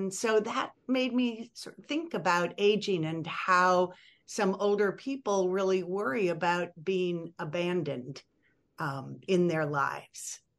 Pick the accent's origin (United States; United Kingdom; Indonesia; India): United States; Minnesota; Yeah, I grew up in Minnesota, but we had a cabin in northern Wisconsin